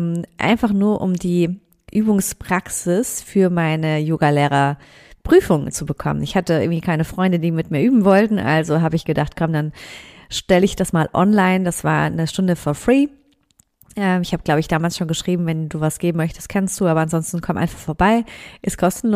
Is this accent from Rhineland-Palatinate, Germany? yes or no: yes; Mainz, Rhineland-Palatinate, Germany; Ich liebe Mainz und ich liebe meine Heimat